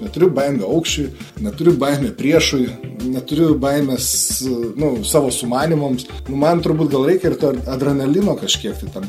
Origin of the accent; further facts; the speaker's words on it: Klaipėda, Klaipėda County, Lithuania; į tokią Klaipėdą aš visada ir mintimis stengiuosi kartais sugrįžti, kad ir būnu toli nuo Lietuvos.